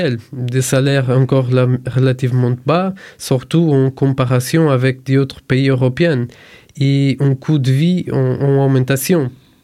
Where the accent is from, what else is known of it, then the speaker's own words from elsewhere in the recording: Portugal; La sécurité et l'immigration prennent de plus en plus de place dans les débats publics chez nous en Portugal.